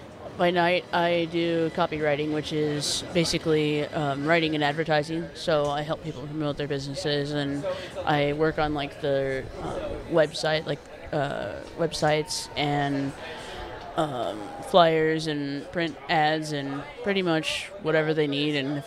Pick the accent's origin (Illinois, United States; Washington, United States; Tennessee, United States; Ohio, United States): Washington, United States; Vancouver; I am a copywriter from Vancouver, Washington.